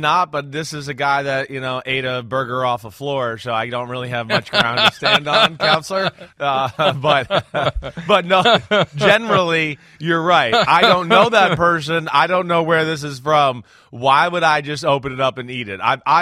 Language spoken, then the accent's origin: English; New Jersey, United States; But growing up in New Jersey, you know, the Taylor ham to go with the egg and the cheese and the sandwich is like the biggest thing going.